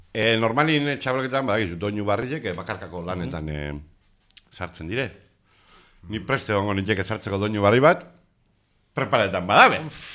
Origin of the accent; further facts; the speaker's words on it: Basque Country, Spain; accent: Biscayan; neu bizkaieraz egiten dut, leku askotan, baina neure bizkaieran egiten dut